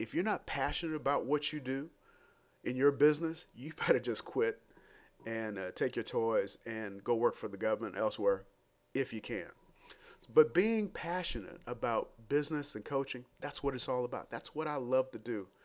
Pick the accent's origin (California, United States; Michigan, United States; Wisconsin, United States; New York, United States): Michigan, United States; Detroit; I'm not from New Orleans. I'm from Detroit, but I like gumbo too.